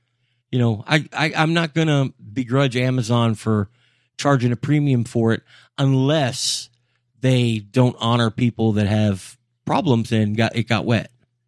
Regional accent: Florida, United States; I come from South Florida.

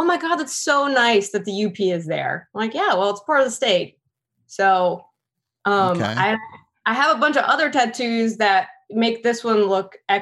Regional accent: Michigan, United States; moved away as an adult; now in Washington, United States; So I'm from Michigan, but I haven't lived there since 2008. So I've been in DC since then.

